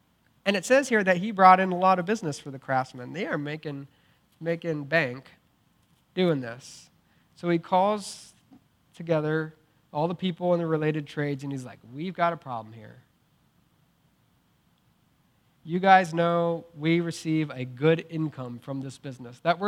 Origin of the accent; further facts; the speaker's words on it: Staunton, Virginia, United States; But it was in Stanton, right? I'm a Stantonian, or I'm a Virginian, or I'm an American, right?